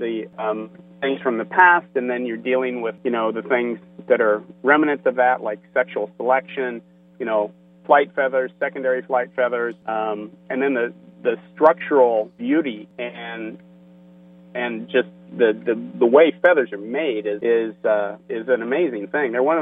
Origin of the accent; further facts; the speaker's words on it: Kansas, United States; you know, I'm from Kansas and I had an uncle who always said that you have to ride the horse in the direction it's going.